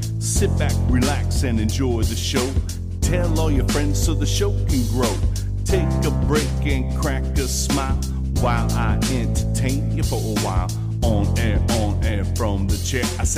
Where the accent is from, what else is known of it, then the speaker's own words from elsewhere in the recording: East Coast, United States; also born or lived in Ohio; now in Texas, United States; I was born in Ohio. I was raised on the East Coast, lived in the Mid-Atlantic, the Southeast, and now Texas.